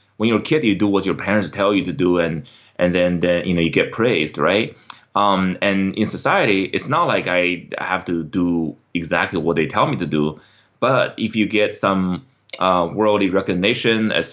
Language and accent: English; China; English is a second language; So I grew up in China and always wanted to be this entrepreneur.